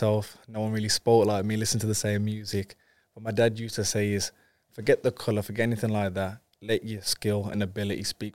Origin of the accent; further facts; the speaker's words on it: Wolverhampton, West Midlands, United Kingdom; I'm from Wolverhampton, but my dad's background is Jamaican.